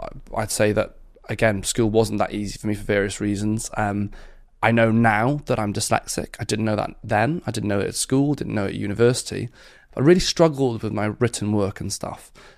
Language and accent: English; Wales, United Kingdom; I was brought up and born and brought up in West Wales. I lived on a little small holding. My parents, not farmers actually, often people assume they would be a farming background. My dad, a policeman. My mum worked in the bank.